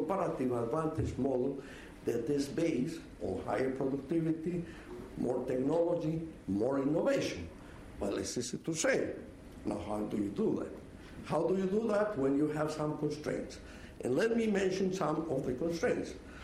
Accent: Bolivia; I'm from a poor country, I'm from Bolivia.

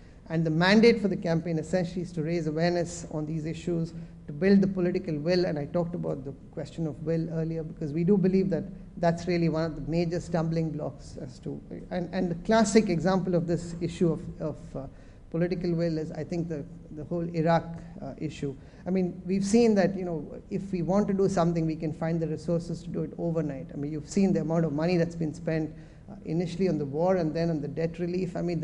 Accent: India; I come from India where, we've got a policy on everything.

